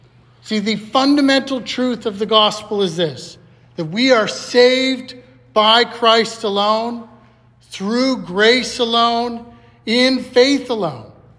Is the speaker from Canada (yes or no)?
yes; Saskatchewan, Canada; also born or lived in Alberta; I come from the Saskatchewan prairies, and then I moved to the Alberta prairies, and there's one thing that's prevalent in the prairies, Hutterites. Anyone heard of a Hutterite? So I grew up, my family, small town Saskatchewan